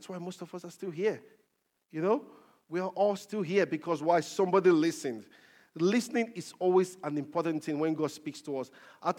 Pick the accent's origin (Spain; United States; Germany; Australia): Australia; Melbourne, Victoria; moved away; I was from Melbourne previously, you know, and I did change my location.